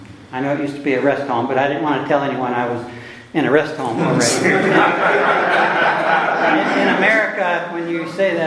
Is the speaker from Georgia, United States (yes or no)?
no; Oklahoma City, Oklahoma, United States; I'm a layman from Oklahoma City, Oklahoma, a retired engineer there